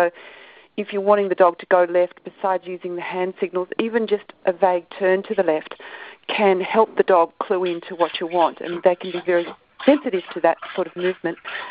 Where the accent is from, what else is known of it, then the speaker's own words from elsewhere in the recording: Victoria, Australia; I'm from Victoria